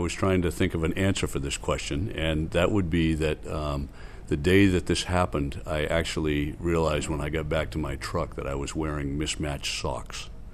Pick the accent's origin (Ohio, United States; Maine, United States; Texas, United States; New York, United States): Maine, United States; Born and bred in Maine, and it's where my heart is.